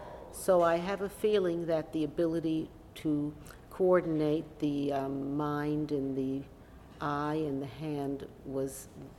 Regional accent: Miami Beach, Florida, United States; born there; I was born in Miami Beach, Florida, December 4th, 1945, as the war was ending.

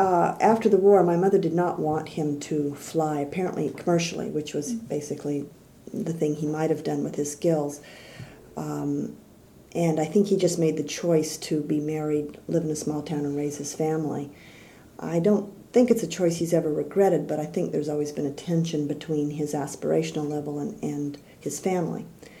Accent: Wasco, California, United States; born there; I was born in Wasco, California. Wasco is the a farming community in near Bakersfield in San Joaquin Valley. It was about 6,000 people. I was born in 1945 at the close of the war.

